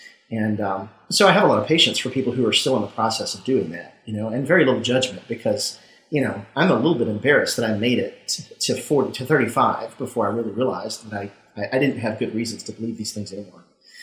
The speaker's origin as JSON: {"language": "English", "region": "Mississippi", "country": "United States", "tie": "born or raised there", "said": "Well, I grew up in Mississippi and was a Southern Baptist. So my background is very, very evangelical. And I grew up in a mega church"}